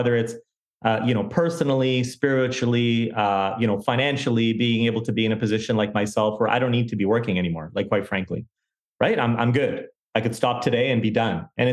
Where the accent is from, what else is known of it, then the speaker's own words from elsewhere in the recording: Pakistan; And then I buy it at a discount because I'm Pakistani.